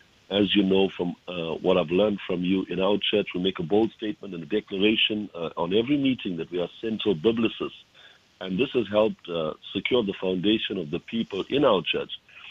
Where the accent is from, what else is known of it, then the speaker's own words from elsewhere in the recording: South Africa; I come from South Africa, and I was trained basically in a Pentecostal charismatic background theologically.